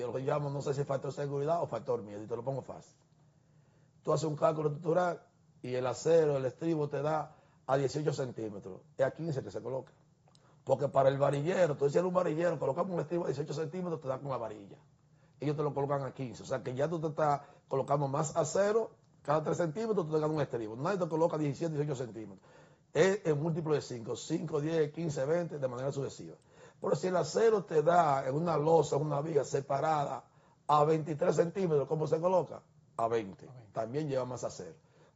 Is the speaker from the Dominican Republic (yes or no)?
yes; San Francisco de Macorís, Duarte, Dominican Republic; Si tú vas al nordeste, que es donde yo soy de San Francisco, hay una oficina.